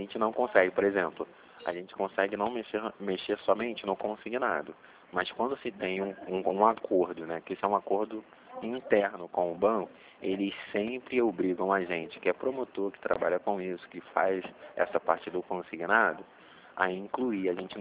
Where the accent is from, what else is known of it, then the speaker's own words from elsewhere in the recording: Jacarepaguá, Rio de Janeiro, Brazil; Sou de Jacarepaguá.